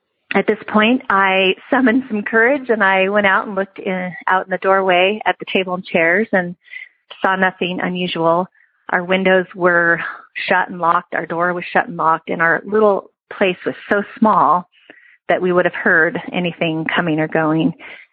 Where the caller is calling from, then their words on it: Idaho, United States; I'm calling from Idaho.